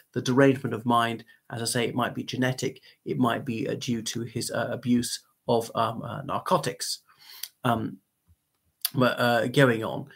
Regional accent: Ireland; from Ireland in a chilly room.

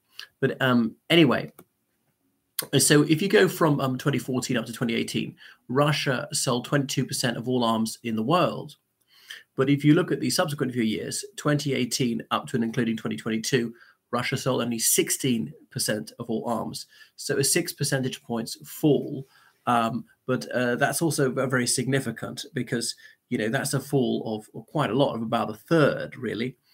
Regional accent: Ireland; everybody … from Ireland.

